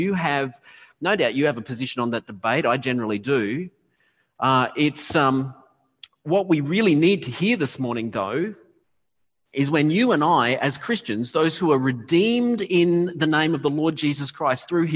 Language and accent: English; Australia; law as an Australian, it just all doesn't come out right, does it?